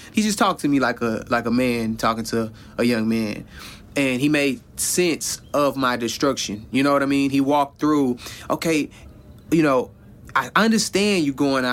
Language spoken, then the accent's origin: English; Houston, Texas, United States; I grew up in South Park, Houston, Texas. Your typical low income, project housing, low graduation rate type neighborhood.